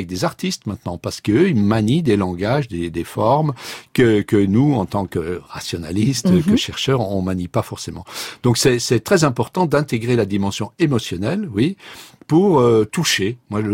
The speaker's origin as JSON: {"language": "French", "country": "France", "said": "La fierté d'être Français, quoi, ça peut être légitime."}